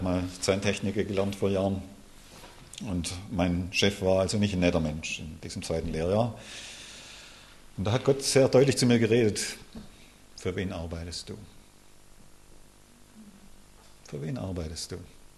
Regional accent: Baden-Württemberg, Germany; ich bin ja Schwabe

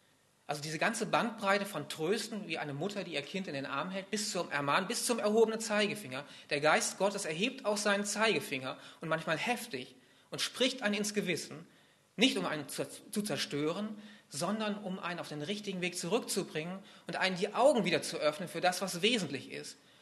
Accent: Waldeck, Hesse, Germany; moved away as an adult; Ich bin 43 Jahre alt, bin aufgewachsen in Walleck am Edersee im Nordhessischen. Eine wunderschöne Gegend übrigens.

